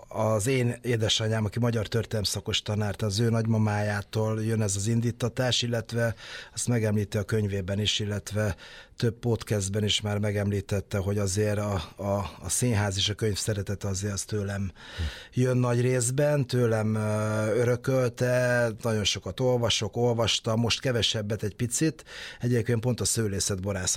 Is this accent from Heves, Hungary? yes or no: yes; Eger, Heves, Hungary; mi Egerbe költöztünk, visszaköltöztünk a szülővárosomban, de nem a városban, hanem egy dűlőben van egy házunk, és gyakorlatilag a szőlők között lakunk